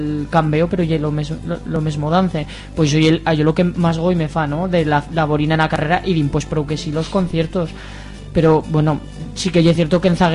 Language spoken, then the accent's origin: Spanish; Aragon, Spain; pues yo soy aragonés